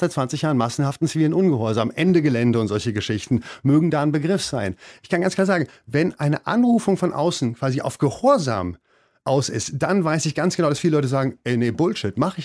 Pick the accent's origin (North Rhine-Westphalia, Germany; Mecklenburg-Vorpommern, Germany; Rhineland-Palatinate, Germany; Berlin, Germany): Berlin, Germany; meine Erfahrung als Berliner Hedo-Schwuler